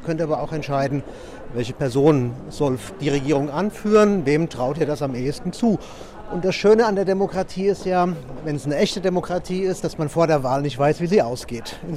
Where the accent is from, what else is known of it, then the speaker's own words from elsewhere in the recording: Offenbach, Hesse, Germany; Also ich komme A aus Offenbach und habe B eine Doppelhaushälfte.